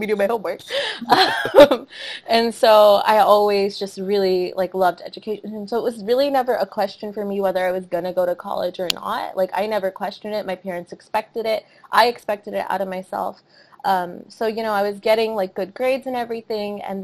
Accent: Chandigarh, India; born there; I was born in Chandigarh, India. And that was in 1997

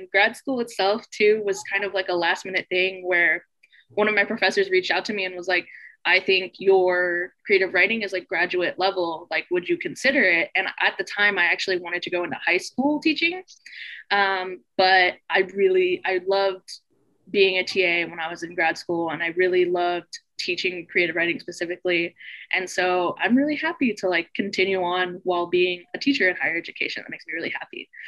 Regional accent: Sutter, California, United States; I grew up in Sutter, which is like a very, very small town in Northern California, very predominantly white. My parents are Mexican immigrants.

